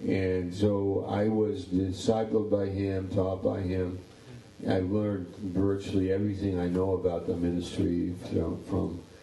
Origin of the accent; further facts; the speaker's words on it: New York, United States; So I'm from New York State.